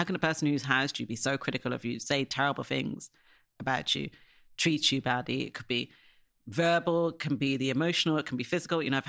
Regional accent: Ireland; And when you were black kids growing up in Ireland, and people know that something isn't quite right at home, it's just kind of adding to all the things that sort of make you weird.

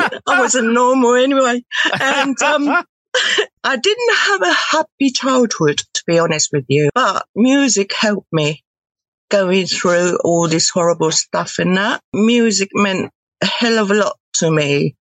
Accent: Tokyo, Japan; I'm from Tokyo.

